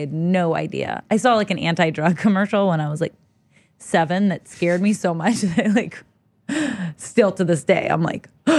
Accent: Los Angeles, California, United States; I grew up in Los Angeles, California.

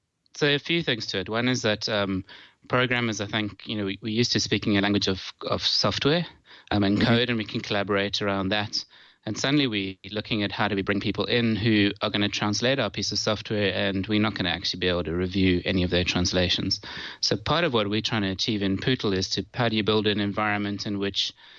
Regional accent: South Africa; now in United Kingdom; I am actually just outside London, but I hail from South Africa.

